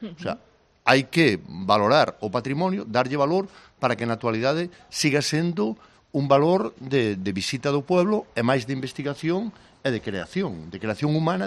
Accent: Galicia, Spain; born there; Eu nacín aquí en Pescadoira, co cual, pois mira ti, o vínculo que teño eu con este espazo que recoñezo xa dende neniño, dende moi pequeno

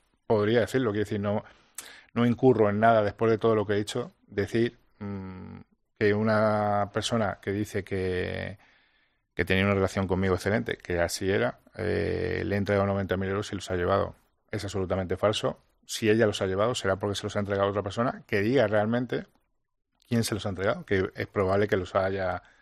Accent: Spain; A mí me gustaría, como español, ya no como una persona que le está acusando

